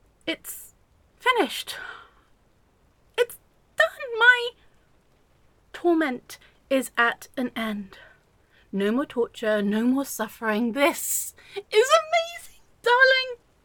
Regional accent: England, United Kingdom; I'm English. We drink tea.

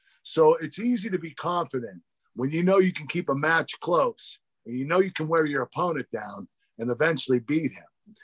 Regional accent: Pittsburgh, Pennsylvania, United States; Pittsburgh. It was awesome. It was like the Olympics all over again. I had my family there. I'm in my hometown.

